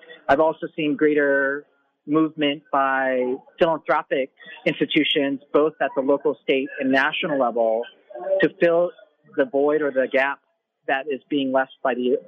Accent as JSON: {"language": "English", "country": "United States", "said": "it goes against those values, American values. And as an American, I don't accept that."}